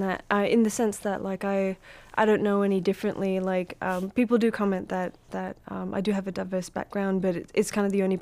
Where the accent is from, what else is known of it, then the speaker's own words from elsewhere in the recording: Perth, Western Australia, Australia; also born or lived in Malaysia; I was born in Malaysia, and when I was three, my family immigrated to Australia, to Perth, Western Australia.